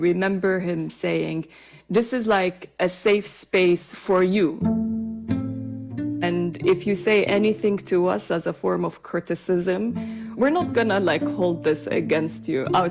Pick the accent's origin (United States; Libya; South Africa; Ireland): Libya; Tripoli, Tripoli District; So I grew up in Tripoli, Libya.